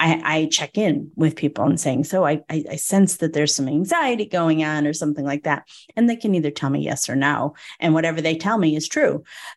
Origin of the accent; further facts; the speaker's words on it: Northeast, United States; I was raised in the Northeast.